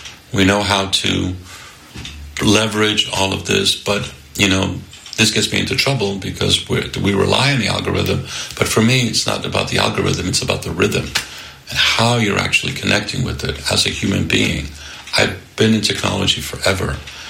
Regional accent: Poland; now in United States; I grew up in Poland. Thai food, what the hell is that? It blew my mind.

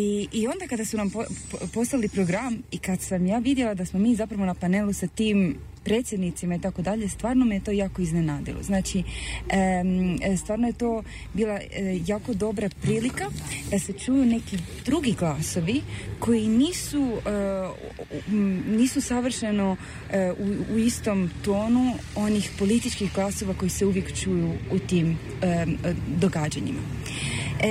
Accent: Italy; Croatian is a second language; ja se ispričavam za razinu mog hrvatskog jezika, jer pošto sam ja kao dijete dijaspore odrasla u Italiji, vjerojatno nisu mi svi padeži na mjestu.

